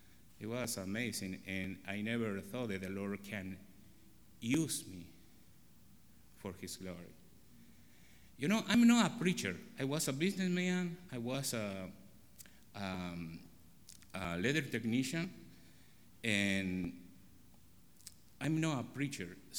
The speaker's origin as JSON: {"language": "English", "country": "Argentina", "second_language": "English", "moved": "yes", "said": "And this church was our first church in 10 years ago when we came from Argentina. But you know what? This church was so big for me. In Argentina, our churches, maybe we have 70 members, 50."}